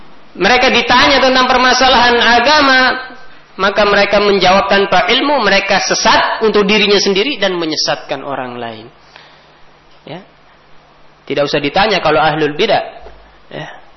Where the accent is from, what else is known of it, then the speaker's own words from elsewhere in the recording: Jakarta, Indonesia; saya ini besar dan lahir di Jakarta, tapi saya kalau pulang ke Jakarta, saya bagaikan orang asing.